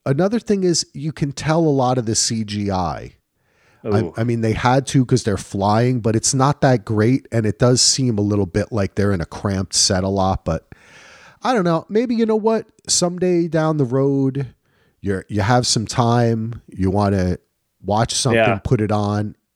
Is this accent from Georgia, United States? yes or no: no; New Jersey, United States; I am from New Jersey.